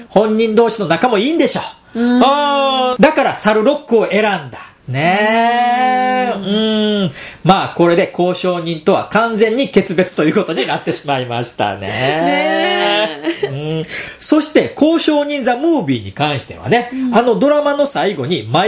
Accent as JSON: {"language": "Japanese", "town": "Hamamatsu", "region": "Shizuoka", "country": "Japan", "said": "僕の出身地の静岡県では、あれがぜひ欲しいという声が高いみたいで、実家がある浜松の方に帰るとたまに見かけます"}